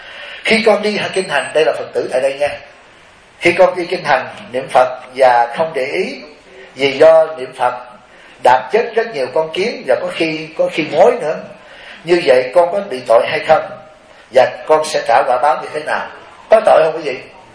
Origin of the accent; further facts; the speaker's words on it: South Vietnam, Vietnam; born there; Tôi sinh tại miền Nam, tôi phải bảo vệ cho nhân dân miền Nam sống trong tự do.